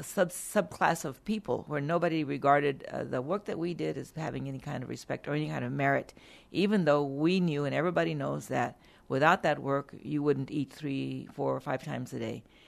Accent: Texas, United States; I'm from Atascosa County, which is just south of here.

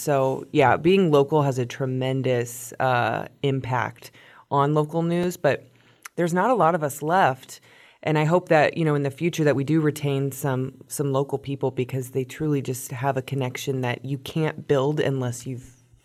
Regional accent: Metamora, Illinois, United States; born and raised in Metamora, I originally went to Western Illinois University for broadcast journalism.

